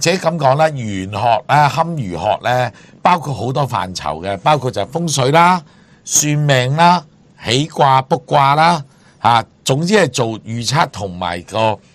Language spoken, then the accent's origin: Cantonese; Hong Kong; 我香港人揸黄金嘅重要性